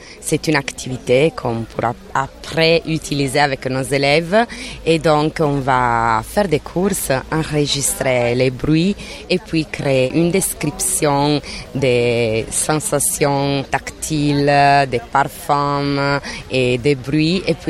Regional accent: Italy; French is a second language; Je suis italienne.

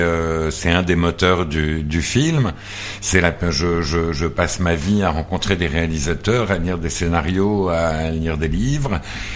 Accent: Paris, Île-de-France, France; born there; je suis français, hein, et je suis né à Paris, les hasards de la vie.

